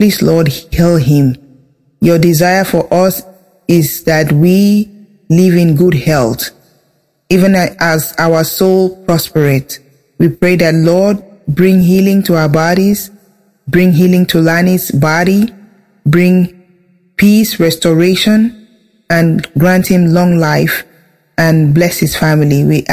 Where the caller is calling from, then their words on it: Texas, United States; I'm calling from Central Texas.